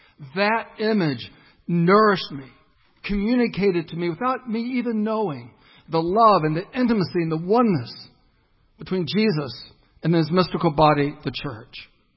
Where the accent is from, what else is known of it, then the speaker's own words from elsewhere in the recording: Morehead City, North Carolina, United States; As a little boy, I grew up in St. Andrew's Episcopal Church in Morehead City, North Carolina.